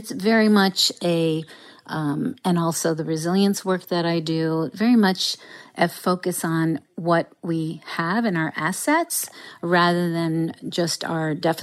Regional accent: Queens, New York, United States; English is a second language; So I grew up in New York, in Queens, New York, as a child of immigrants, and we did not speak English at home. We spoke Russian and Armenian.

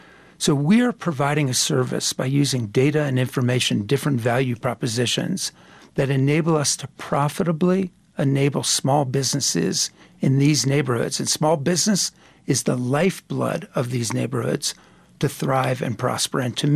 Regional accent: Newark, New Jersey, United States; Well, I spent a lot of my life in New Jersey, and my daughter wears a T-shirt that says, New Jersey, only the strong survive.

